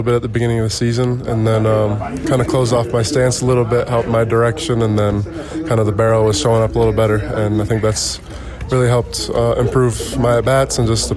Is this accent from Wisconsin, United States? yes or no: yes; Wisconsin, United States; also born or lived in Canada; So I was born in Canada, but my family moved to Wisconsin when I was six.